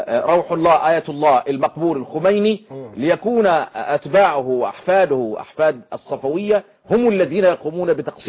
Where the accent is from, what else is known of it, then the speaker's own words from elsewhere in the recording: Syria; عندنا في سوريا